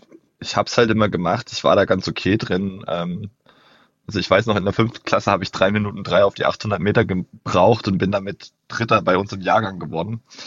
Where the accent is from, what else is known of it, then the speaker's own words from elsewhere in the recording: Ilmenau, Thuringia, Germany; inzwischen 25 Jahre alt, zum Western States war ich noch 24, komme ursprünglich aus Ilmenau im Thüringer Wald